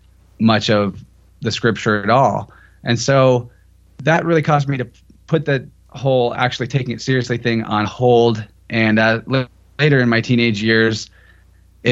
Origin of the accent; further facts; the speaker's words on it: Missouri, United States; I'm from Missouri, Southwest Missouri. Started off as a kid being taken to a Baptist church.